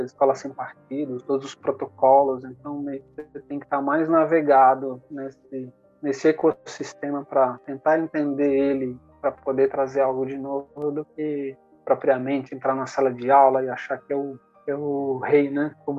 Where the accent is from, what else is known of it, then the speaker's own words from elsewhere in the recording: Northeast Region, Brazil; Eu mesmo já, professor, eu sou nordestino, né?